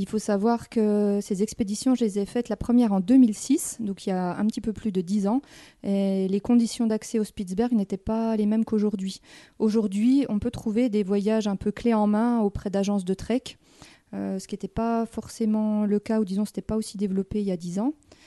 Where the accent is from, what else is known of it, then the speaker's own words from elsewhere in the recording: Bourgogne-Franche-Comté, France; Par exemple, moi, je suis du Haut-Doubs, terre de montagne.